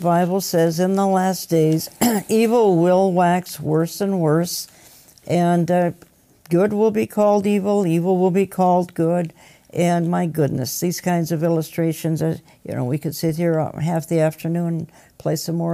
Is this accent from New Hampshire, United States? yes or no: no; Edina, Minnesota, United States; Look, I grew up in Edina. It's not the same, believe me.